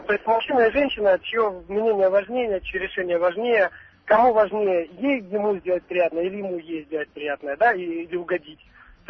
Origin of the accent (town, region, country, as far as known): Rostov, Rostov Oblast, Russia